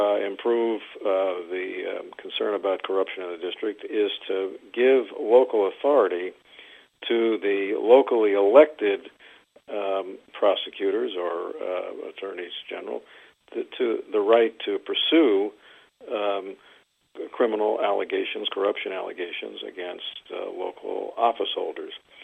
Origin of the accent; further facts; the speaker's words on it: Maryland, United States; And, of course, I come from Maryland